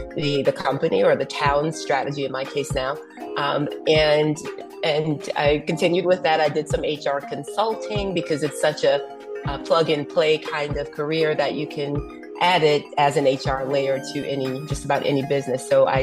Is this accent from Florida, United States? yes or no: no; Memphis, Tennessee, United States; I'm originally from Memphis.